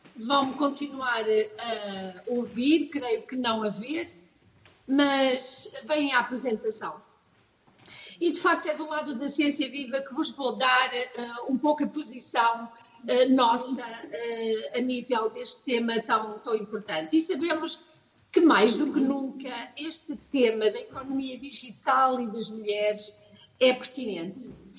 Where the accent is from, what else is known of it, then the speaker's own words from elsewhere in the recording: Norte, Portugal; eu cresci no Norte também e isso não tem importância.